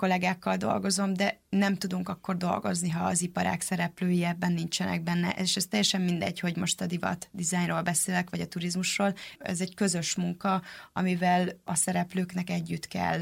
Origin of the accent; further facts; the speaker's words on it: Szolnok, Jász-Nagykun-Szolnok, Hungary; moved away as an adult; now in Budapest, Hungary; én alapvetően azért Szolnokon nőttem fel, tehát én 18 éves korom óta élek Budapesten